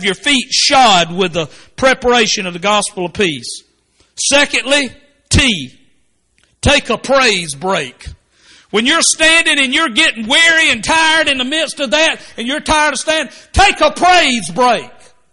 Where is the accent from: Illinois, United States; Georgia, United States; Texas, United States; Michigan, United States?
Georgia, United States; Statesboro; when I was a boy growing up in Statesboro, well, a lot of years ago, decades ago